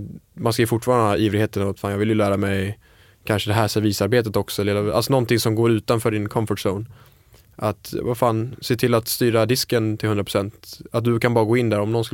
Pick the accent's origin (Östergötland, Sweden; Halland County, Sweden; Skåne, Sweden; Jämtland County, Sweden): Halland County, Sweden; Falkenberg; Jag är från Falkenberg.